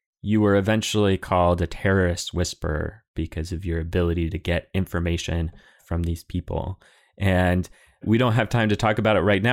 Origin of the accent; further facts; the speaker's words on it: United States; And as an American, I watched the events around the rise of ISIS and the aftermath of the Iraq War